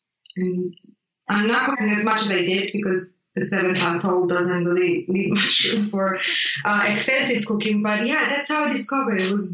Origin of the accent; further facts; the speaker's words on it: Italy; And I grew up in Italy, where cooking is a big part of life, and not just for nutrition purposes, but it's really a big part.